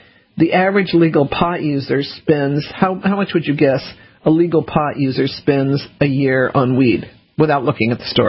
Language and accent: English; the South, United States; born there; because I was born in the South, Civil War is really interesting, if alarming to me.